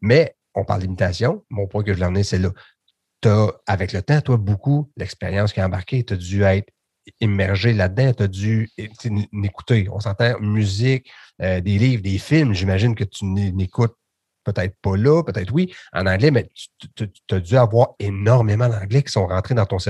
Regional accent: Quebec, Canada; Moi, je suis québécois, ma langue première est française. Je me débrouille en anglais

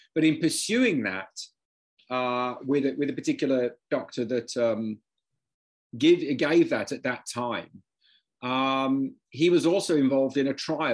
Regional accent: United Kingdom; moved away as an adult; now in United States; I'm immigrant from Britain

